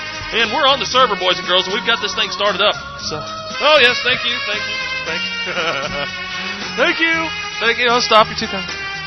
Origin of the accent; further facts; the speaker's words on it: Missouri, United States; now in Detroit, United States; I'm out of Detroit, guys. Well, not originally. That's where I'm out right now. I'm originally from Missouri.